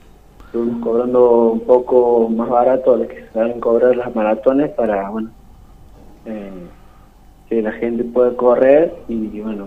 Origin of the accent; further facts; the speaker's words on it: Cosquín, Córdoba, Argentina; tengo 17 años. Y soy de Cosquín.